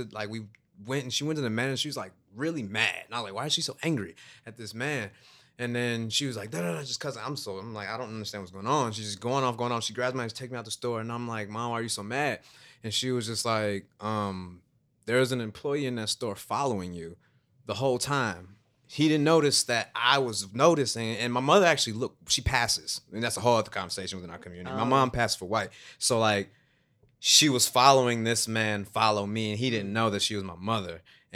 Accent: Chicago, Illinois, United States; Yeah, I grew up in Chicago, and I'll tell a story.

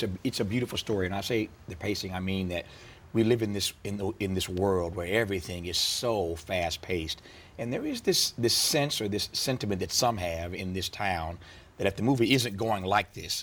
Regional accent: Indiana, United States; I grew up in Indiana, small town Indiana. So my community was sort of like this.

